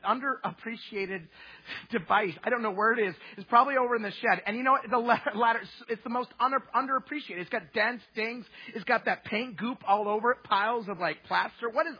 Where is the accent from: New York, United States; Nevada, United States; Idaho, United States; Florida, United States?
Idaho, United States; would have my parents over and we'd eat roast beef and mashed potatoes because we're from Idaho.